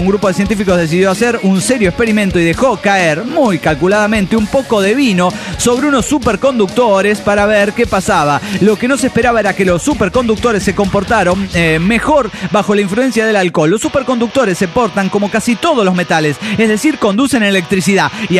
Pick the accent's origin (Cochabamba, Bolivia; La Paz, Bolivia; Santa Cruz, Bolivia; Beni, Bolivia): Cochabamba, Bolivia; Somos puros de Cochabamba